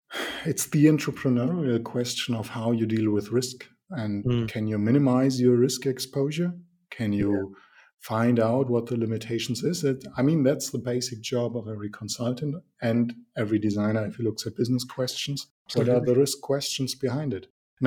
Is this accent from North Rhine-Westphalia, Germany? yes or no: no; Nuremberg, Bavaria, Germany; I'm from Nuremberg, and I do a lot of things.